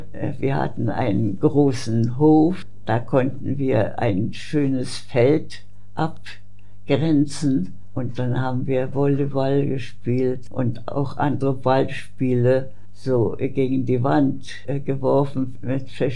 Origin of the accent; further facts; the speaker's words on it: Iława, Warmian-Masurian Voivodeship, Poland; moved away; also born or lived in West Prussia; Ich bin geboren in Westpreußen und mein Vater wurde dann nach Ostpreußen versetzt und der Ort hieß Deutsch-Eylau. Es ist eine sehr schöne Gegend, dort sehr viel Wald, schöne, herrliche Seen.